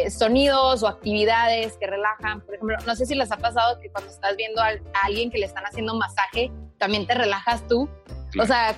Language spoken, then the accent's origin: Spanish; Torreón, Coahuila, Mexico; tengo 27 años, soy de Torreón, Coahuila